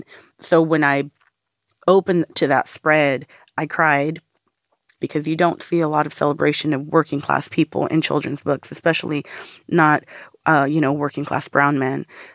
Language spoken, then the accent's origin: English; Corona, United States; he would drive me around the neighborhood I grew up in Corona.